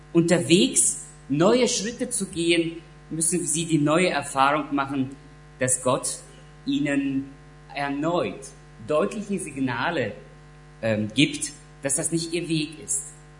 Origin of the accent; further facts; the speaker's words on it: Germany; accent: Russian German; 76 kamen meine Eltern nach Deutschland und ich bin im Prinzip hier in Deutschland aufgewachsen, bin hier zur Schule gegangen. Sicher hört man meinen russlandsdeutschen Akzent noch raus